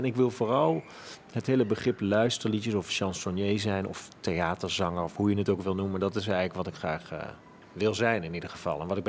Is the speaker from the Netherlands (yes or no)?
yes; North Brabant, Netherlands; Ik kom uit Brabant